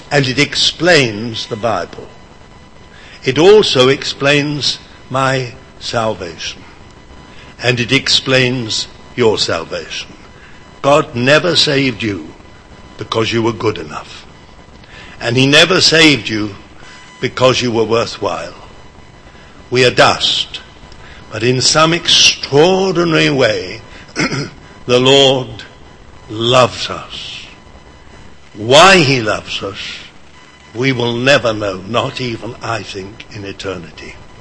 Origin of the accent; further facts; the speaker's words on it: United Kingdom; born there; I was born in Britain by basically an accident.